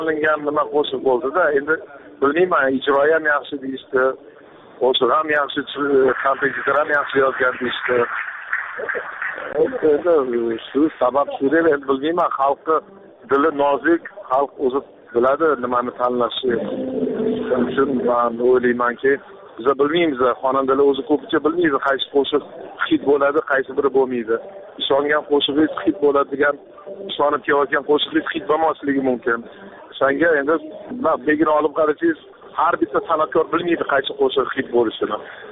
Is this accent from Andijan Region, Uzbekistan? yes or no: no; Tashkent, Uzbekistan; born there; Aslida men o'zi Toshkentda tug'ilganman, ota-onam Samarqanddan.